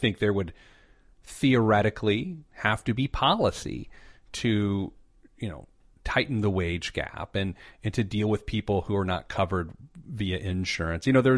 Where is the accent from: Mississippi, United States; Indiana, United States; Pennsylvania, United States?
Indiana, United States; Speedway; I grew up in Speedway, Indiana, the home of personal responsibility, a proud Midwesterner.